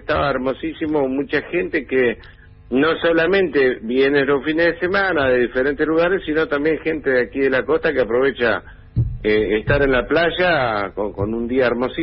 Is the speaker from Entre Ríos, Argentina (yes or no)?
no; Buenos Aires Province, Argentina; yo nací y me crié en los Montes del Tordillo, Partido Dolores, Provincia de Buenos Aires, me crié en el campo escuchando programas de radio folclóricos